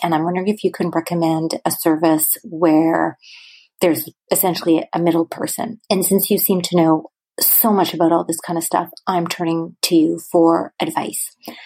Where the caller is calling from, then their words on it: Vancouver, British Columbia, Canada; I'm calling from Vancouver, Canada.